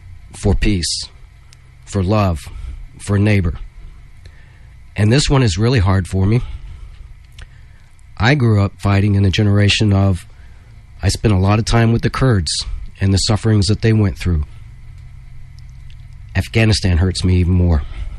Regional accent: the South, United States; I grew up in the South and I have family members in the North.

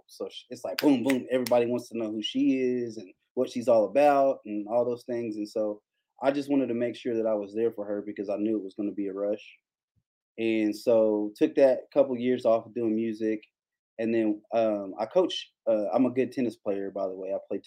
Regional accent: Kentucky, United States; And so I grew up in Kentucky in the Baptist church.

